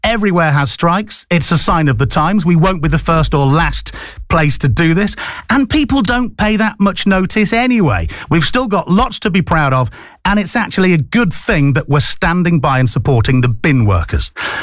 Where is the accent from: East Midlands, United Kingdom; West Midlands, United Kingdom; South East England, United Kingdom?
West Midlands, United Kingdom; Birmingham; This is how our city is now seen by everybody else. When you say to people, "Oh, I'm from Brum," they almost look sorry for you.